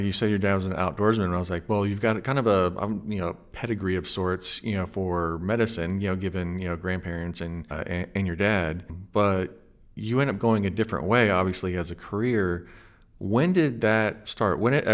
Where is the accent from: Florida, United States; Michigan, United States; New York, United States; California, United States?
Florida, United States; I grew up on the West Coast of Florida, and you could do a little bit